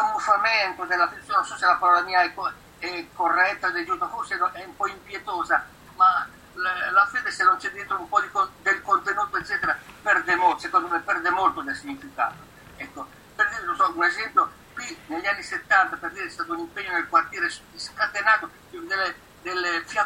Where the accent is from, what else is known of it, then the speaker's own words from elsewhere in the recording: central Italy, Italy; io non sono un torinese, io sono, che dire, dell'Italia centrale, ecco